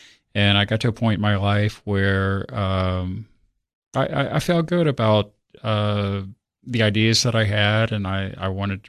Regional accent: Hamilton, Ohio, United States; now in Tennessee, United States; I'm originally from the Cincinnati area, Hamilton, Ohio.

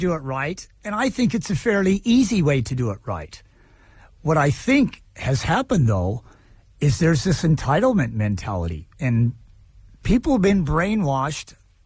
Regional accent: Kellogg, Idaho, United States; Oh, I grew up in Kellogg, Idaho

